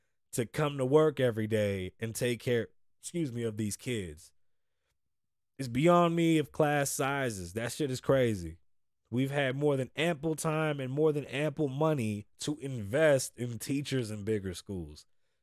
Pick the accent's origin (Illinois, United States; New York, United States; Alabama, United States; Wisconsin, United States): New York, United States; New York City; I'm from the South Bronx.